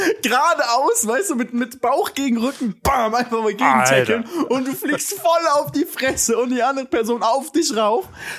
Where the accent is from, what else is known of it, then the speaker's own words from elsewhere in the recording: Cologne, North Rhine-Westphalia, Germany; als Kölner muss ich jetzt ja sagen, natürlich.